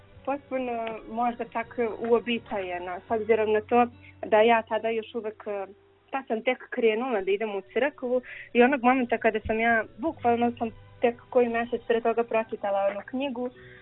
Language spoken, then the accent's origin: Serbian; Belgrade, Serbia; ja sam inače rodom iz Beograda i odrasla sam u Beogradu